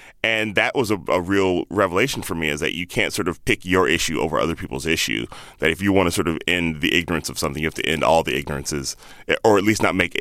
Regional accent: Chicago, Illinois, United States; also born or lived in Palo Alto / Indianapolis / Boston / Alabama; now in San Francisco, United States; I grew up all over, but I went to high school in Chicago.

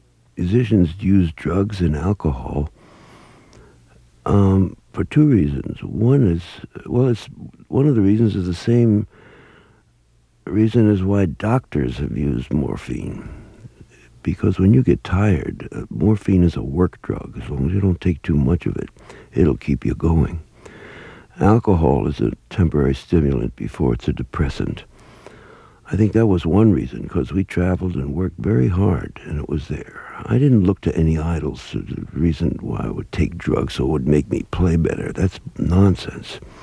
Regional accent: Bronx, New York, United States; Yeah, I'm from North Brazil, the Bronx.

